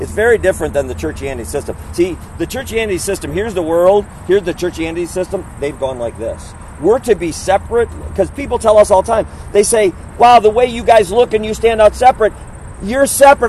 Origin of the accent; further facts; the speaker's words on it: Illinois, United States; I'm originally from Northern Illinois, but I've lived in Central Wisconsin for a long time.